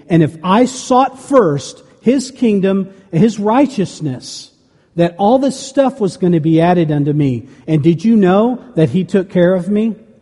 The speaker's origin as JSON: {"language": "English", "country": "Mexico", "tie": "born or raised there", "said": "I grew up in Mexico. I had just come from Mexico."}